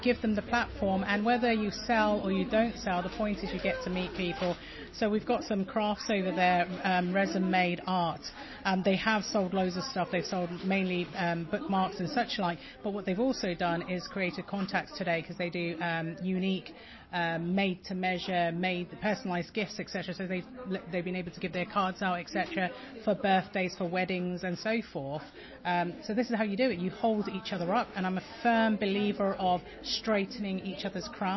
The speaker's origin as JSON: {"language": "English", "region": "London", "country": "United Kingdom", "lives_now": "Swindon, United Kingdom", "said": "I think you already know, I'm from London originally."}